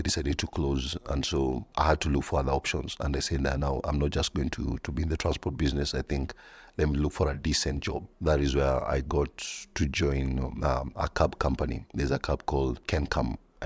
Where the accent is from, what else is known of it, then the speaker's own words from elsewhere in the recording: Nairobi, Kenya; I was born and raised in Kahawa Barracks, actually. Then we lived in Kahawa in Dani. My father was a soldier back then.